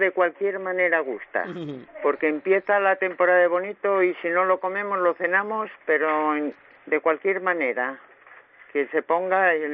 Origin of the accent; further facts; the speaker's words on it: Castile and León, Spain; porque yo soy zamorana, yo no conocía mucho pescado